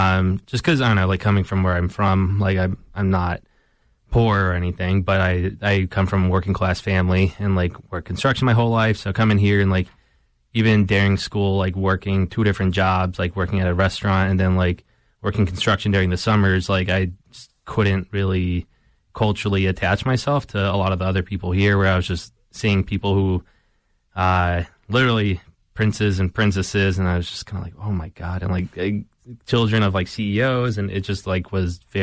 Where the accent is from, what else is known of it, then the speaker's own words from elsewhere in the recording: Chicago, Illinois, United States; I'm originally from Southwest Side Chicago. I grew up painting there and just like seeing like graffiti everywhere I was from, because the neighborhood I'm from is Pilsen